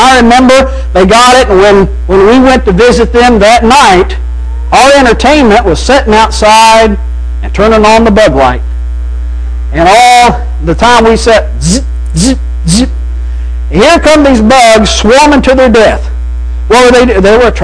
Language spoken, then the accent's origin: English; Arkansas, United States; because where I grew up in Arkansas, there were a lot of hills, a lot of trees.